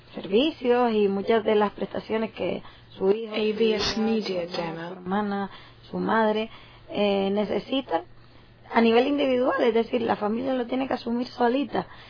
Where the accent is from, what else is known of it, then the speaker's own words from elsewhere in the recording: Canary Islands, Spain; de 2 millones y pico de personas que somos en Canarias